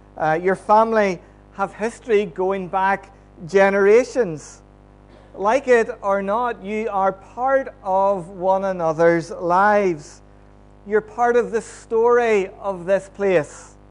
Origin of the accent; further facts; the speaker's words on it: Antrim, Northern Ireland, United Kingdom; I didn't grow up in the countryside. I grew up in the town. I grew up in Antrim. More than that, the places I lived in Antrim were housing estates. Both of them actually were fairly newly built whenever I moved into them.